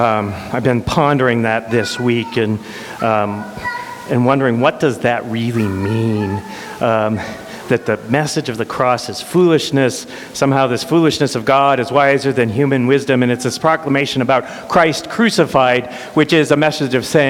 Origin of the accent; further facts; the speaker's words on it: Denver, Colorado, United States; I was thinking back to my childhood where I grew up in Denver, Colorado, and Denver sits at the mountains, just at the base of the mountains.